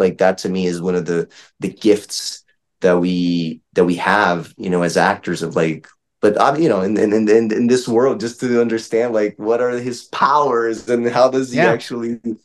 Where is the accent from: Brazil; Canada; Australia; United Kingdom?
Brazil; also born or lived in New York; now in Los Angeles, United States; moving to Los Angeles from New York, you know, I was like, I'm from Brazil, like I love the weather